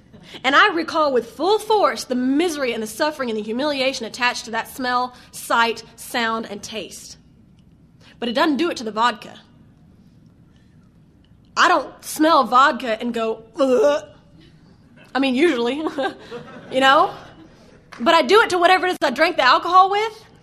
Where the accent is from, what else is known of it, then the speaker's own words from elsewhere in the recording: the South, United States; accent: Southern; Good God, my accent's coming out really bad, isn't it? I don't even think I sound this Southern when I'm in the South.